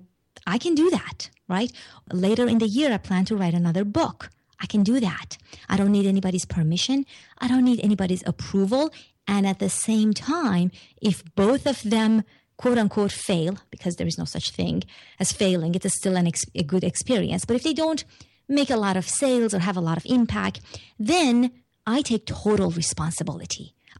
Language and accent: English; Iran; I'm from Iran and the Middle East